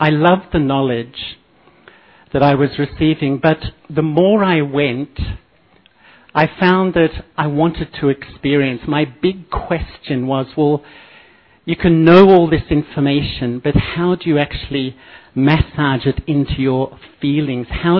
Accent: Australia; I grew up in Australia and I think, like most here in this room, I was a searcher.

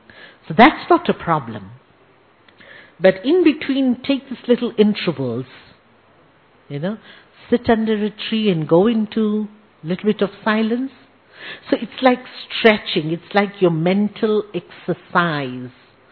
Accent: Zimbabwe; also born or lived in Zambia; now in Kenya; I was born in Zambia. I was brought up in Zimbabwe and living in Kenya for the last 38 years. So virtually African, isn't it? And a lot of people think I'm Indian. I am, of course, born to Indian parents, but I'm a third generation African.

